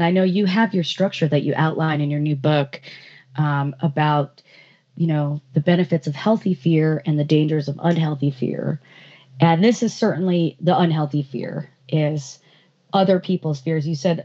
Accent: East Coast, United States; and years later, you know, I'm growing up on the East Coast, and my mom is so paranoid about the doors being locked

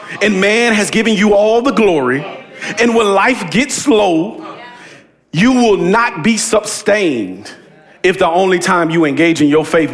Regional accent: the South, United States; Maybe grandma and them, you know, I'm from the South.

